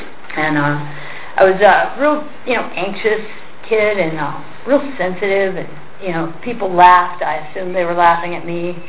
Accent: Texas, United States; And I was born in Texas. I was raised there. I lived there probably for the first 24 or 25 years of my life, and people noticed pretty quick that I don't really have an accent.

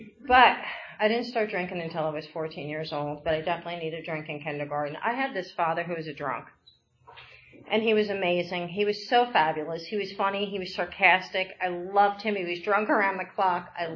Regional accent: New Jersey, United States; I was born and raised in Jersey.

